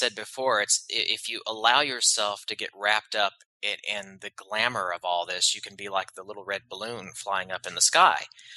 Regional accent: the South, United States; And you know, I'm from the South, so that kind of mentality of being grounded, and it's just everyday life here in the South.

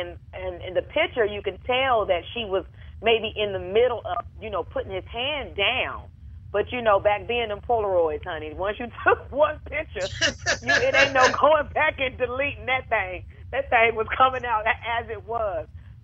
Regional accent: Inglewood, California, United States; Me being from growing up in Inglewood, I'm ready to cut anybody that want to try me.

